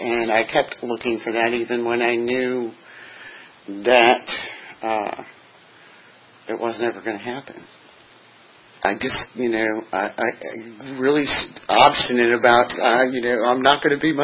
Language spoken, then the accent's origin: English; Albuquerque, New Mexico, United States; born there; I was born in Albuquerque, New Mexico.